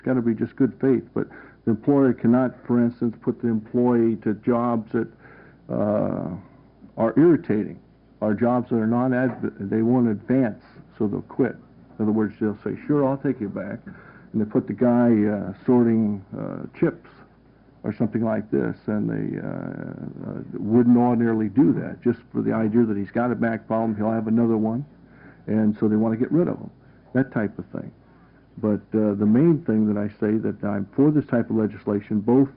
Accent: Springfield, Oregon, United States; I'm from Springfield, Oregon, and I have two matters to bring to your attention.

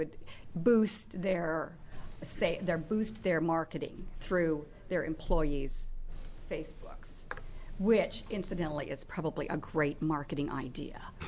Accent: Dallas, Oregon, United States; from Dallas, Oregon.

